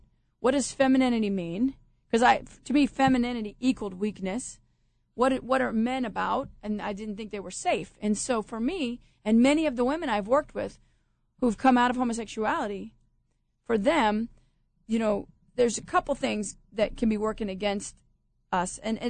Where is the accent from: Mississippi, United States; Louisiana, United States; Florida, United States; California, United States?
Florida, United States; Tampa; I grew up in Tampa. I'm originally from there.